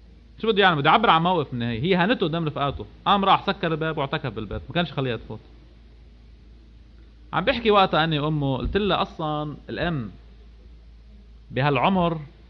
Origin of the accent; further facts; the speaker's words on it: Lebanon; عندنا بلبنان، عم يحكي عن لبنان